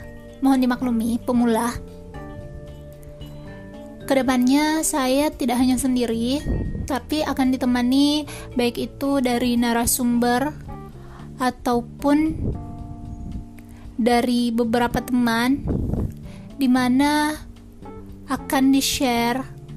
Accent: South Sulawesi, Indonesia; Jadi saya asalnya dari Sulawesi Selatan dan tinggalnya di Kota Makassar.

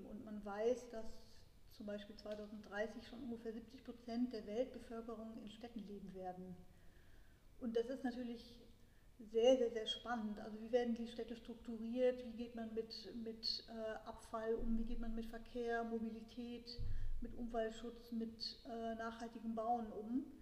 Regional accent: Münster, North Rhine-Westphalia, Germany; also born or lived in Padua, Italy; now in Berlin, Germany; bin in Padua in Italien geboren 1962, bin dann in Münster aufgewachsen und bin seit 1985 in Berlin.

